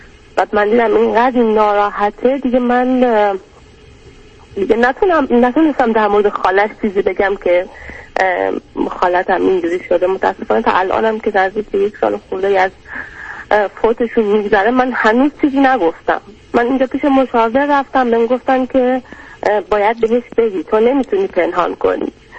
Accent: Iran; moved away as an adult; ما 2 ساله که از ایران مهاجرت کردیم اومدیم بیرون.

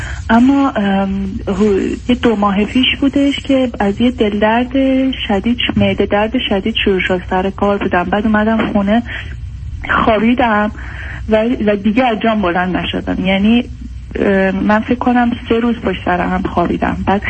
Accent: Iran; من ایرانی هستم.

